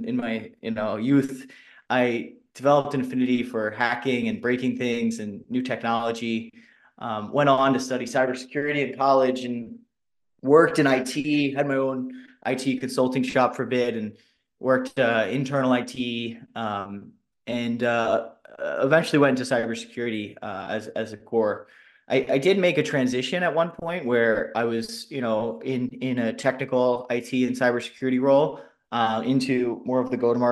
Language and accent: English; United States; accent: American; So if you haven't figured out by my accent already, I'm an American. I live in New York City.